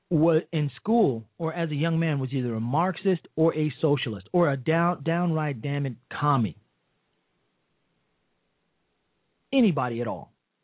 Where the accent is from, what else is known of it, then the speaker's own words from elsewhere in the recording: Chicago, Illinois, United States; I know because I'm from Chicago.